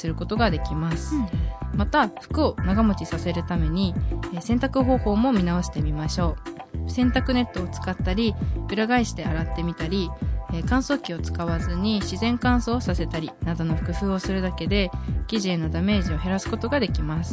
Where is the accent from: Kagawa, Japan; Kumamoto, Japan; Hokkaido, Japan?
Hokkaido, Japan; 私自身出身が北海道で、結構農業とか、そういうのにこう近い生活を送ってきてて